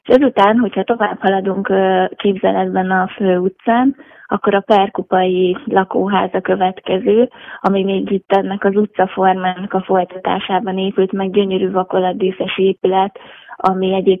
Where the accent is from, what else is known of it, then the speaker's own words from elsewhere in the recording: Eger, Heves, Hungary; born there; én magam is egri születésű vagyok, és a családi gyökereim is ezen a területen vannak.